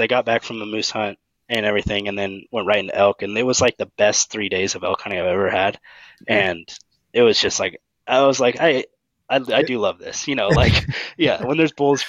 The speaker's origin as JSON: {"language": "English", "region": "Oregon", "country": "United States", "tie": "born or raised there", "said": "That's all I would focus on growing up in Oregon too."}